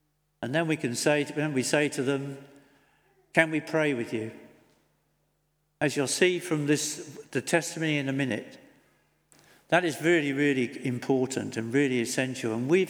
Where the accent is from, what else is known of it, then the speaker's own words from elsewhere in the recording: Norwich, East of England, United Kingdom; I'm in the Norwich, I come from Norwich. You know, that's that place sort of in the wilderness, a bit up, you know, up country from here.